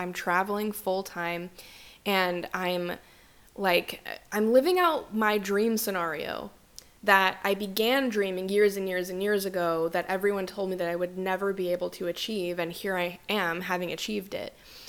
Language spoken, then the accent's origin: English; Midwest, United States; small town Midwestern mentality is what I grew up with in the Midwest near Chicago.